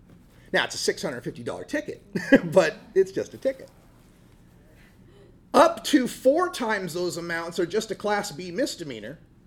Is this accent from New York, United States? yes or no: no; Idaho, United States; now in Oregon, United States; Now, I'm originally from Idaho, and this part of Oregon might as well be Idaho.